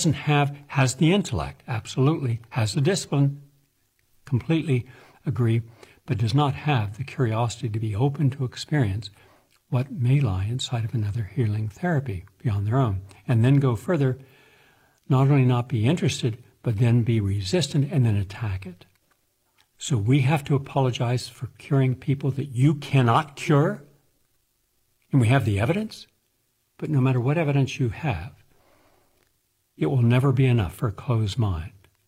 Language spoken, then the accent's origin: English; United States; So if I went into a museum and I'm from America, I couldn't look at any art from artists who were not American.